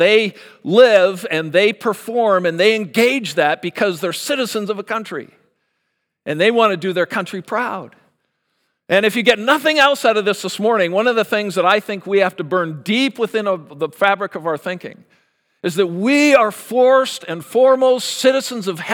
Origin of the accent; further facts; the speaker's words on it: Canada; My kids have dual citizenship. I'm still Canadian.